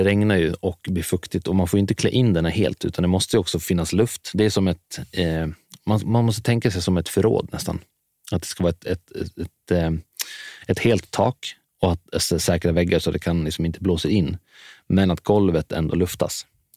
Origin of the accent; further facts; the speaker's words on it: Dalarna County, Sweden; now in Stockholm, Sweden; jag kommer från Dalarna, så har jag ju alltid haft en stor gård att springa runt på. Men när man flyttar till Stockholm